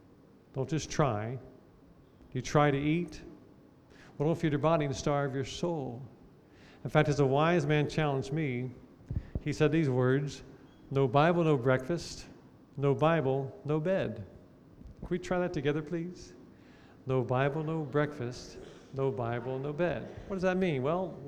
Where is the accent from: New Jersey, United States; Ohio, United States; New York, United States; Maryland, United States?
Ohio, United States; Cincinnati; I grew up there in Cincinnati. I attended college at the UC and studied engineering.